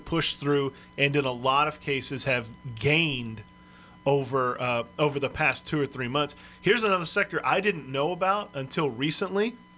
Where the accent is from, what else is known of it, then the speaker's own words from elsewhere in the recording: Texas, United States; So I'm from South Texas. And my hometown is in the middle of what is called the Eagle Ford Shale